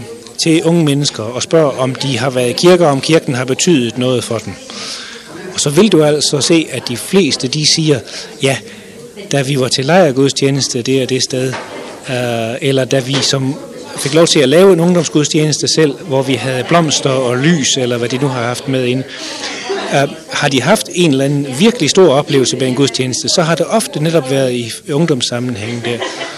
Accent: Thy, North Denmark Region, Denmark; now in Herning, Denmark; nu bor jeg nede ved Herning nu om dagen, jeg vokser op i Thy

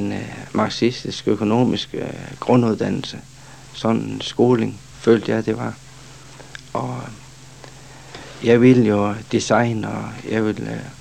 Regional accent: North Denmark Region, Denmark; Ja, jeg er 36 år og er født og opvokset her i Thy.

